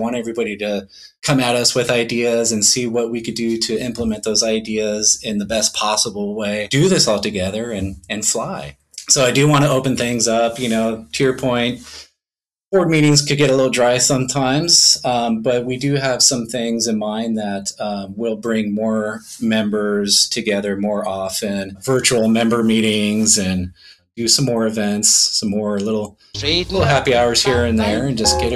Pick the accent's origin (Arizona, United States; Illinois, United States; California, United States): California, United States; I was born and raised down in Southern California, and we had a hill behind my house, perfect slope flying hill.